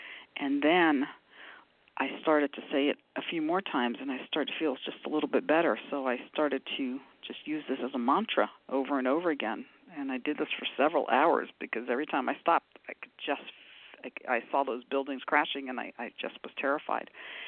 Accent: New York City, New York, United States; and I grew up in New York City, so I was doubly scared, scared for the people of New York City and scared for the people of Boston

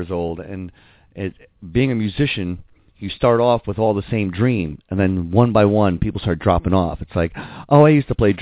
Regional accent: Connecticut, United States; moved away; I left Connecticut to do that.

